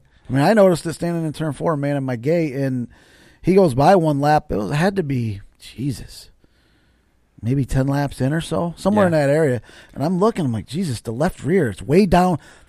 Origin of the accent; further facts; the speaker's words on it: New York, United States; growing up around the Mohawk River my whole life